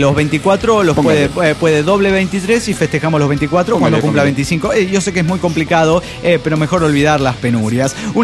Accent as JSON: {"language": "Spanish", "town": "Medellín", "region": "Antioquia", "country": "Colombia", "said": "Hola, soy … de Medellín, Colombia."}